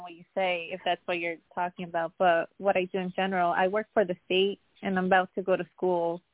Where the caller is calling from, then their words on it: Connecticut, United States; Hi, Gail. … I'm calling from Harford County in Connecticut.